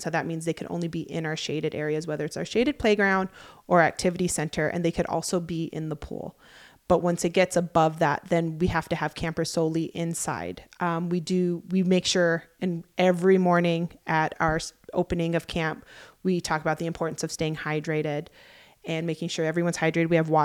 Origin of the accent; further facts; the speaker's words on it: Hawaii, United States; growing up in Hawaii, there wasn't summer camps